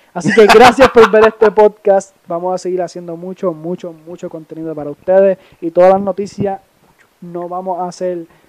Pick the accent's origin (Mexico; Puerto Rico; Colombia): Puerto Rico; a veces soy boricua, a veces soy americana.